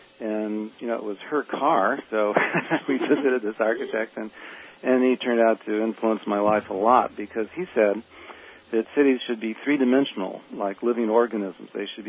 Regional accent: Santa Fe, New Mexico, United States; My father was an architect. I grew up in Santa Fe, New Mexico, beautiful country, and right across the valley from me was Los Alamos, New Mexico

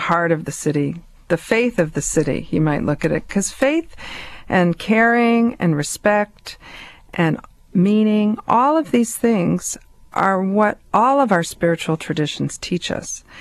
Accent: Denver, Colorado, United States; born there; I was born in Denver, Colorado, which is a little bit like a cousin of Calgary's.

